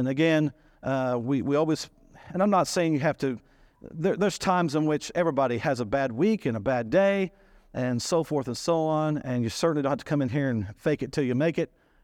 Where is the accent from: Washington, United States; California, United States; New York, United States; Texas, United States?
Texas, United States; But being hospitable, being kind, being Texan. We talked about that a few months ago, being Texan. Texans are friendly. We're just friendly.